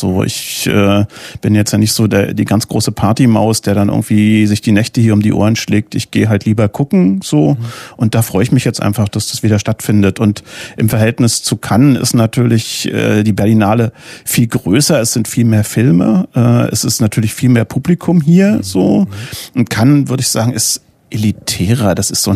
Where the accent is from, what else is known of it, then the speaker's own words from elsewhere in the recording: East Germany, Germany; Ja, wir kommen ja aus dem Osten.